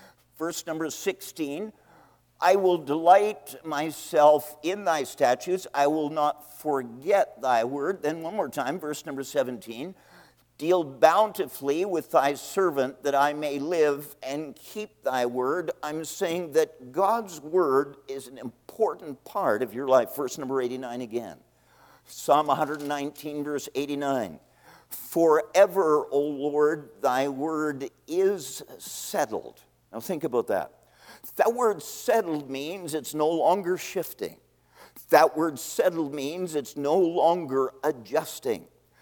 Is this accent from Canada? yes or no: yes; St. Catharines, Ontario, Canada; I'm a Canadian. I was born in St. Catharines, Ontario, and other than 3 years of Bible school in North Carolina, all my life I've been in Canada.